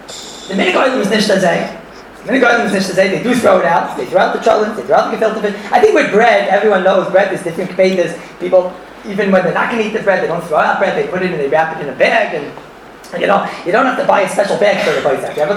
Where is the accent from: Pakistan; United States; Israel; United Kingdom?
Israel; I come from Eretz Yisrael, we don't make over there Abdullah and Chama Medina.